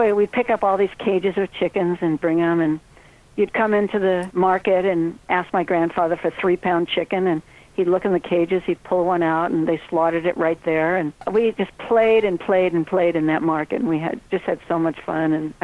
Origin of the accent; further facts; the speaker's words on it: Brooklyn, New York, United States; Well, I grew up in Brooklyn, and my grandfather had a live poultry chicken market